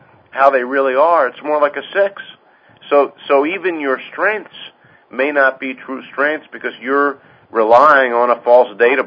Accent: East Coast, United States; growing up on the East Coast, you experience all weathers

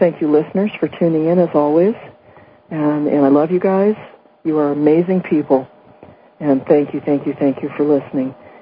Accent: San Francisco, California, United States; Well, you know, I'm from San Francisco.

